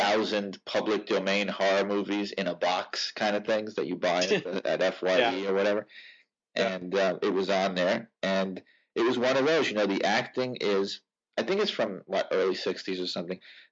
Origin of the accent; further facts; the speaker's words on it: New York, United States; I grew up in New York, so we actually had Zachary, which is slightly before my time.